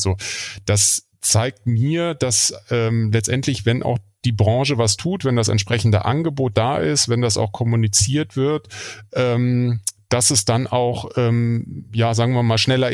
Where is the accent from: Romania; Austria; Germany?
Germany